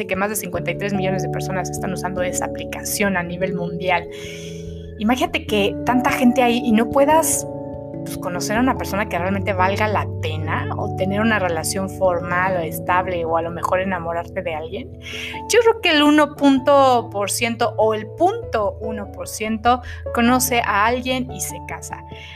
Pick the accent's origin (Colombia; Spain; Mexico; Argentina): Mexico; yo soy aquí de México, entonces creo que en otros países se maneja de distinta forma.